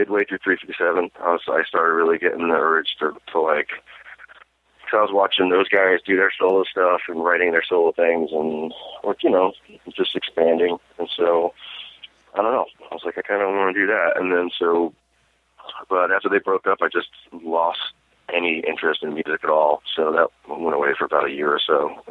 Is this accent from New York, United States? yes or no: yes; Massapequa, New York, United States; but I grew up in Long Island, about an hour from the city. South Shore, Long Island, a place called Massapequa, where Seinfeld is from.